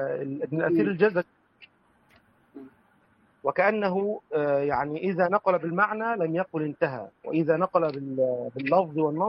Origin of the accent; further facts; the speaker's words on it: Egypt; أنا أقصد أن عندنا في مصر يطلقون الحداية على